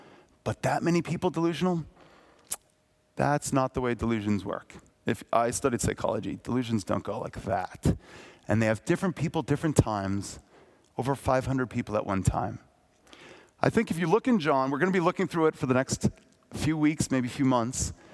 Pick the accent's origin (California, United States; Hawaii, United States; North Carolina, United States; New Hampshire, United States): New Hampshire, United States; Hampton; I'm from Hampton, New Hampshire. That's just not the way we spoke.